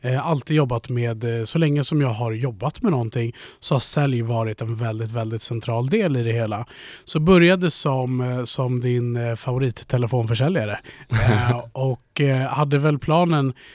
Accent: Örebro, Örebro County, Sweden; now in Stockholm, Sweden; Jag är från Örebro från början, så jag är ju på hemmaplan nu egentligen. Men de senaste 8 åren nere har spenderats i Stockholm.

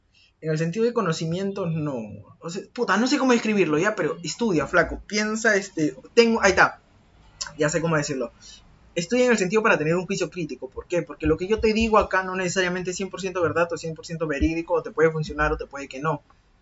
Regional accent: Peru; now in Lima, Peru; no son amigos de acá de Lima, son amigos de mi ciudad de donde vengo, literalmente. De mi provincia, de mi pueblito

